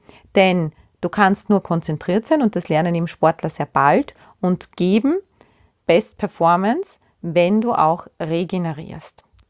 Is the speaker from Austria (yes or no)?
yes; Austria; ins Nordkastel schauen, wie man bei uns in Österreich sagt